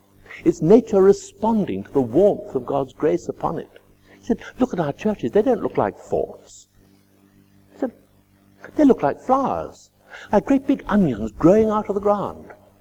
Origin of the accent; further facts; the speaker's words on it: England, United Kingdom; I mean, as English people, we're all strugglers, aren't we?